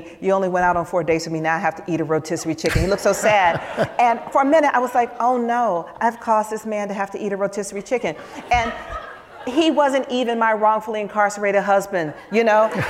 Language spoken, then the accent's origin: English; Atlanta, Georgia, United States; I grew up in Atlanta, and I wrote my first novel about growing up in Atlanta during the child murders.